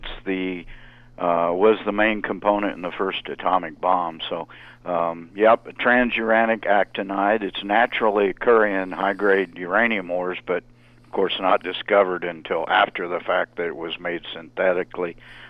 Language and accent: English; New Mexico, United States; Trinity Site, New Mexico, mm-hmm. my home state, in 1945.